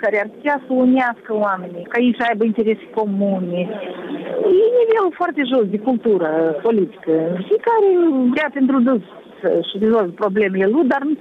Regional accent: Moldova; Dar, de o parte, eu vreau să spun că noi suntem slabi. Noi, moldovenii, suntem

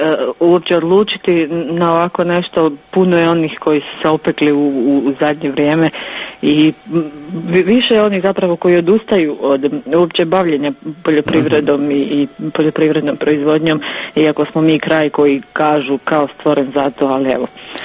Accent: Livno, Federation of Bosnia and Herzegovina, Bosnia & Herzegovina; zašto baš ta tvornica kod nas u Livnu gradi taj pogon i tako dalje, ako nisu Livnjaci. Dakle, onako, mi smo sumnjičavi u svemu.

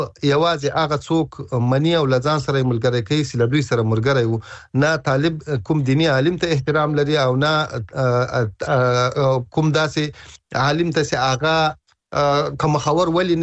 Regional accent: Ghazni, Afghanistan; زه د غزنی ولایت یم.

